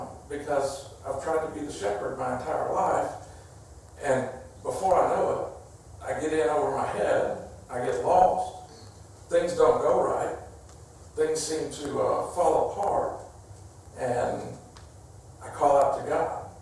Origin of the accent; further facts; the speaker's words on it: Texas, United States; We used to have border collies when I was growing up in Texas.